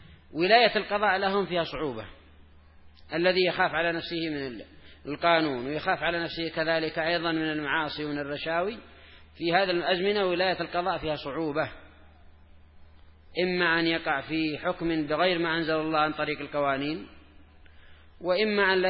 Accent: Yemen; خاصة طلاب مرعي عندنا في اليمن هنا يدرس 4 سنين

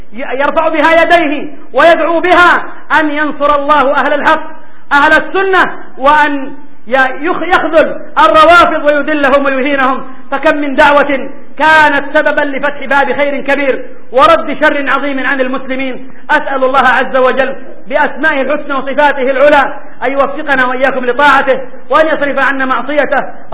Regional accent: Yemen; اللهم طهر بلادنا اليمن الميمون

